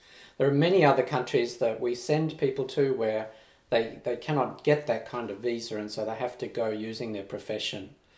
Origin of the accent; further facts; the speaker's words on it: Australia; also born or lived in Sweden / Thailand; So I was born in Sweden, so I've got experience of living in a few different countries, so Sweden and then Australia, where I grew up. And then Thailand, of course, for quite a big amount of time.